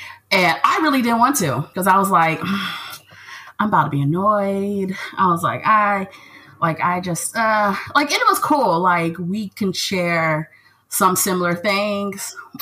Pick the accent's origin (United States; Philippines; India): Philippines; they don't know I'm Filipino. They don't know I'm Asian.